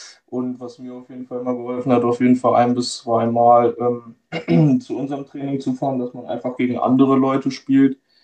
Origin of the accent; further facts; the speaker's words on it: Algermissen, Lower Saxony, Germany; Ich komme aus Algermissen. Das ist 10 Minuten aus Hildesheim entfernt.